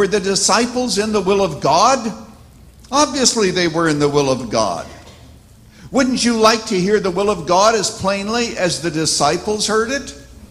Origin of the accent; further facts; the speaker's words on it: Canada; Now, I was raised in Canada in a little church